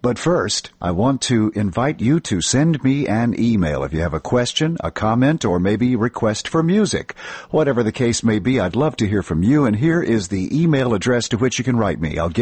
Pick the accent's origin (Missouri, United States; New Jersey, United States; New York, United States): New Jersey, United States; I'm the guy from New Jersey that works in a library that orders music for our library.